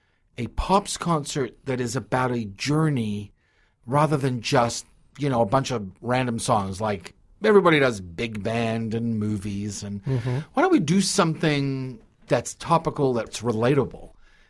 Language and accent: English; Australia; now in United States; I mean, I grew up in Australia, but, I've been in America over 20 years.